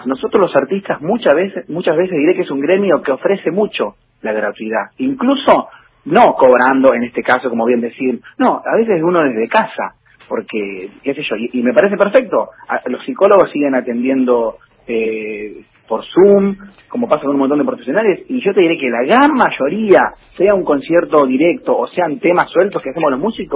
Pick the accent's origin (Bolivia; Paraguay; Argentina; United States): Argentina; Rosario, Santa Fe; Yo soy rosarino, sí